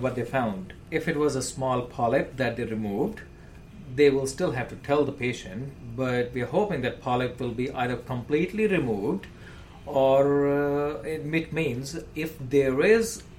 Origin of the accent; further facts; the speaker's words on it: India; now in United States; I'm a migrant. I came from India, and back in India, we hardly see any diverticulosis or diverticulitis.